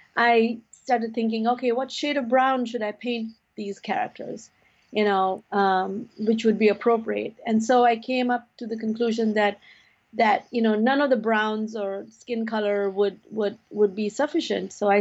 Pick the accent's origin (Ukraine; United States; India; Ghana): India; I come from India